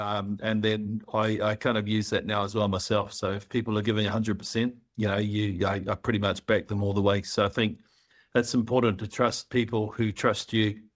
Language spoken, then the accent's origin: English; New Zealand; quite a long time ago when I first moved over from New Zealand.